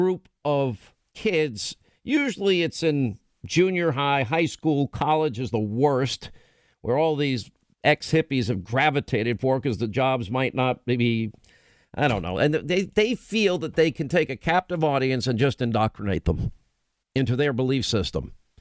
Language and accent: English; New York, United States; also born or lived in Rhode Island / California / Alabama / Georgia; I grew up in New York, but I also had the advantage of living in Rhode Island, New England, and living in California, and living in the South, in Alabama and Georgia.